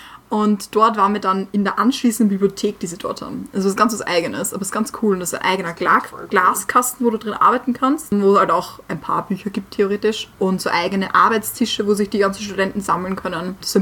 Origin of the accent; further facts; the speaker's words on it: Austria; aber als Österreicher jammert man gerne.